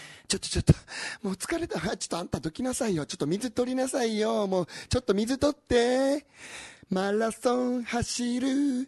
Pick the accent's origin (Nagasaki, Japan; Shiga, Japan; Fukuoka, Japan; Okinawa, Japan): Okinawa, Japan; Naha; やっぱ僕那覇の人なんで、うん、あんま分からないんですよ